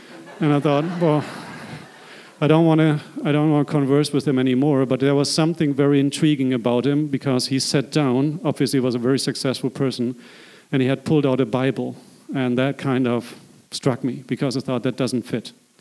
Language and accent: English; Germany; accent: German; English is a second language; So I'm from Germany. You'll be notice that by my accent. So my English is okay. So I was 20 years old.